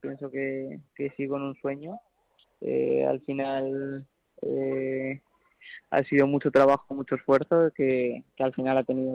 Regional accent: Móstoles, Community of Madrid, Spain; Sí, nací en Móstoles y bueno, he vivido casi toda mi vida allí en Móstoles y actualmente sigo viviendo allí.

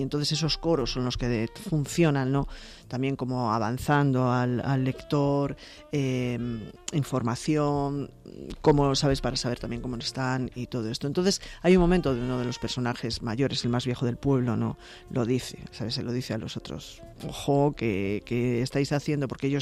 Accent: Valladolid, Castile and León, Spain; También yo soy de Valladolid

